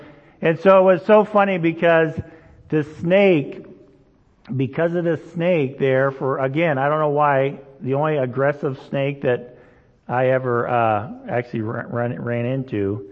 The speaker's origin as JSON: {"language": "English", "country": "Indonesia", "tie": "born or raised there", "said": "So I grew up in Indonesia, right? And so when I grew up in Indonesia, there was lots of creepy crawlers around."}